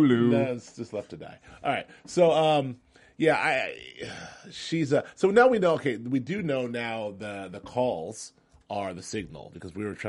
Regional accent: United States; I shouldn't care about because I'm American

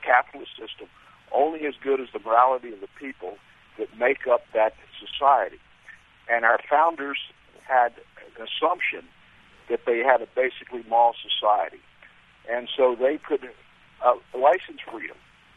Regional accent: Williamsburg, Virginia, United States; I'm from Williamsburg, one of our cradles of freedom.

